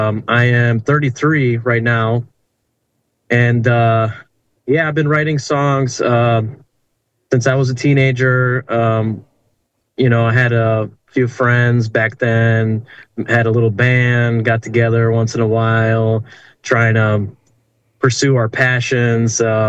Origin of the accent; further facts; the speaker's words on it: Detroit, Michigan, United States; And we moved over here to Detroit, Michigan when I was small, two or three years old. And I was raised in the Romanian Pentecostal church